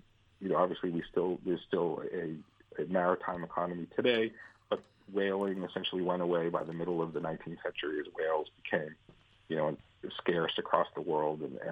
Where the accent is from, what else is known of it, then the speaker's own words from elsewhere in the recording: Newton, Massachusetts, United States; also born or lived in Boston; now in Needham, United States; I grew up in Newton, although I was born in Boston.